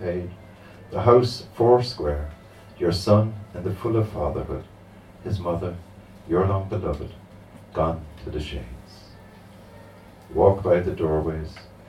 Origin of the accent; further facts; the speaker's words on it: Cork, Munster, Ireland; And because I'm from Cork, I thought, what's the best poem in the world?